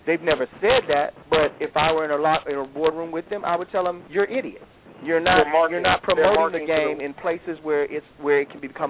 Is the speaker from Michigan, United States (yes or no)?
yes; Detroit, Michigan, United States; I grew up in Detroit, hockey town, right across from Canada.